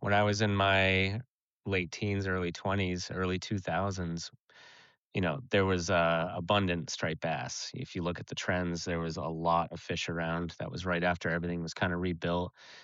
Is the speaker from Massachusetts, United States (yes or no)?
yes; Buzzards Bay, Massachusetts, United States; And where I grew up down in Buzzards Bay, we used to have, you know, harbors choked with them.